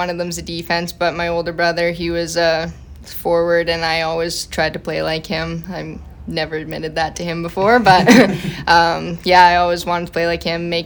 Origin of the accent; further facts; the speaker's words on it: Lloydminster, Canada; moved away; I just got an opportunity to move out of my hometown, out of Lloydminster, and get behind a good coach there